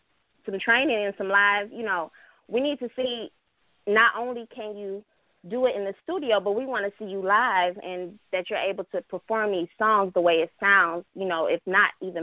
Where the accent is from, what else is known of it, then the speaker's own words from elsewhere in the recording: Cleveland, Ohio, United States; now in Atlanta, United States; I'm from Cleveland, but I'm down here in Atlanta, and I love your show.